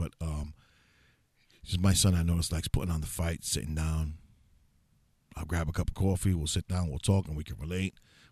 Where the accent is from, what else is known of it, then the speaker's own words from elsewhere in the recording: New York, United States; I'm from New York, so you got New York Post.